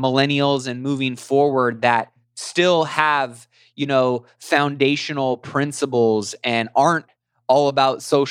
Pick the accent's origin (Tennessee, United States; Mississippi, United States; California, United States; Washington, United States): California, United States; I'm born and raised in Cali, and I haven't been too happy with what's been going on to our beautiful state